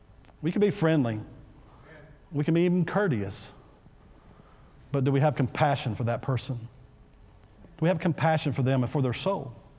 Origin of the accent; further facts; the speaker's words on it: Texas, United States; I'm from Texas. You wave at people, people.